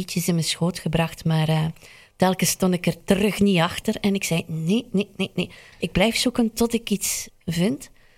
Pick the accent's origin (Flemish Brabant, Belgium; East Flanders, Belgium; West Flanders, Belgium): West Flanders, Belgium; Veurne; born there; want ik ben ook geboren in Veurne.